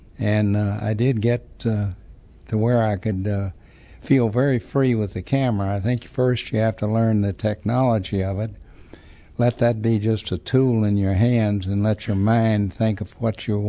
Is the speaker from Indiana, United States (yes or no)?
no; Charlottesville, Virginia, United States; I grew up in the University section of Charlottesville, actually on Brandon Avenue, which runs south of South Chain Gate near the hospital.